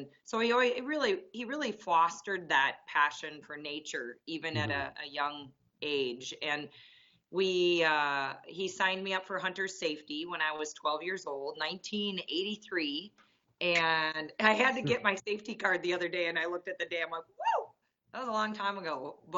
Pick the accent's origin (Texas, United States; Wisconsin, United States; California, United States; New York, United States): Wisconsin, United States; Fort Atkinson; I went to college at UW-Whitewater, just right by my hometown of Fort Atkinson.